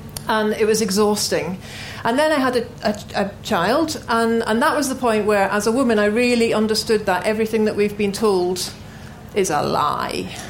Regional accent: Glasgow, Scotland, United Kingdom; My parents, I grew up in Glasgow in the 70s, and my mum and dad were very active.

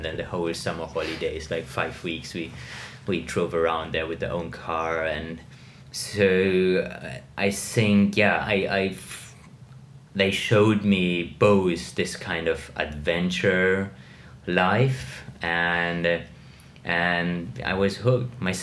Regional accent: Munich, Bavaria, Germany; So, yeah, I grew up in Munich

